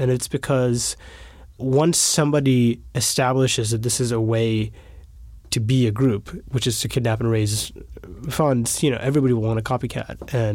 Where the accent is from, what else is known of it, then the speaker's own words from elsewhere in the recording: United States; Well, I'm an American journalist.